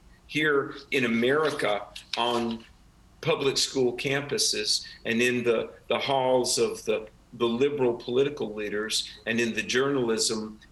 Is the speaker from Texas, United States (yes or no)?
no; North Carolina, United States; and even in my home state of North Carolina, near Fayetteville, there was a socialist commune.